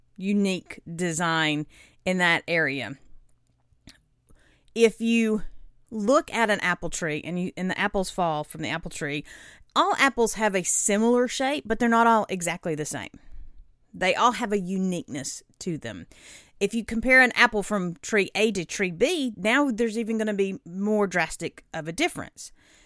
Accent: the South, United States; I am from the South and you have to put on your lips.

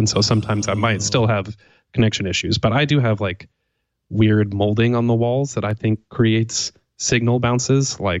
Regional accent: Portland, Oregon, United States; I'm from Portland, Oregon.

